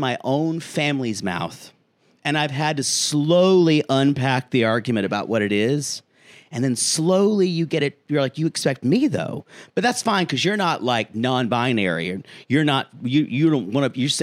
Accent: South Carolina, United States; and my home state of South Carolina

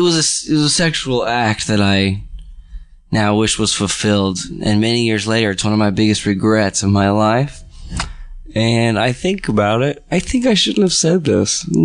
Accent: Los Angeles, California, United States; So, you know, growing up in Los Angeles was great.

